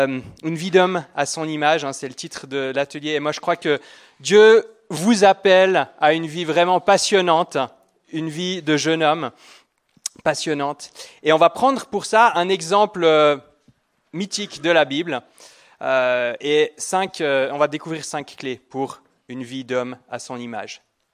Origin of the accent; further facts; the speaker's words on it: Switzerland; parce que je suis suisse si vous ne l'avez pas entendu.